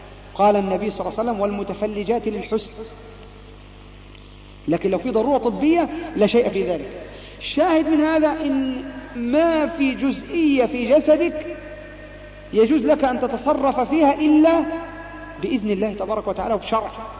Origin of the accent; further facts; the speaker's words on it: Upper Egypt, Egypt; حتى كانت عندنا في الصعيد، لو الناس عندكم من الصعيد